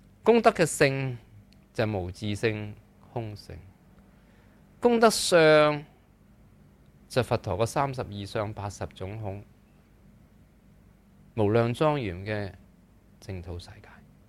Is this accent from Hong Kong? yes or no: yes; Hong Kong; 不过我们香港人都现在都贪恋睡眠的人都不是多的